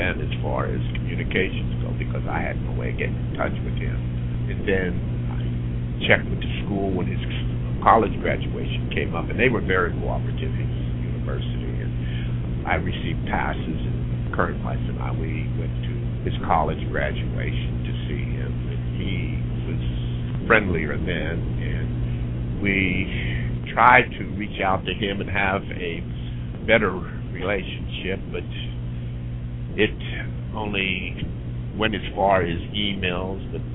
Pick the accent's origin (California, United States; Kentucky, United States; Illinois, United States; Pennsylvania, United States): Pennsylvania, United States; also born or lived in Westchester County, New York / Putnam County, New York; now in Deltona, United States; Originally, I'm from Pennsylvania, but I spent most of my adult life in metropolitan New York area, Westchester County, Putnam County, New York.